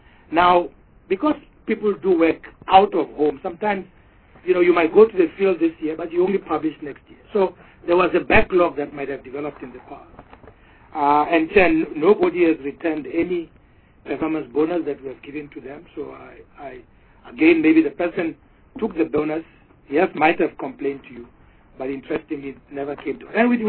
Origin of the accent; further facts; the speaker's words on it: Tanzania; and I come from Tanzania